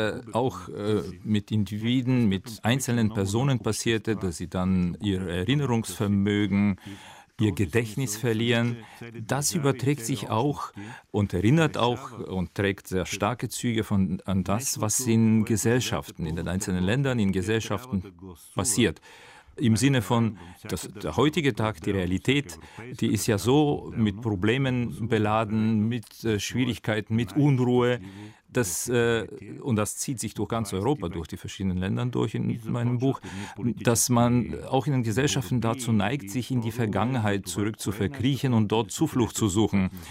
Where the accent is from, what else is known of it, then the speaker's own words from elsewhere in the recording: Bulgaria; in meinem Heimatland Bulgarien.